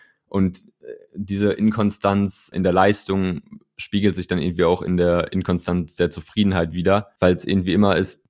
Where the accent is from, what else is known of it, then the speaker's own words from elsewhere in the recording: North Rhine-Westphalia, Germany; now in Cologne, Germany; Ich bin 22 Jahre alt und wohne jetzt seit 2 Jahren in Köln. Gebürtig komme ich eigentlich aus der Nähe von Bielefeld